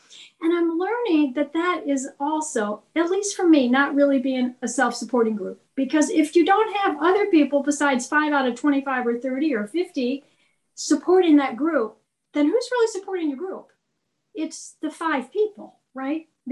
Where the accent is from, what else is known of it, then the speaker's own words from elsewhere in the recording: Texas, United States; from Texas, and I'm glad to be here today.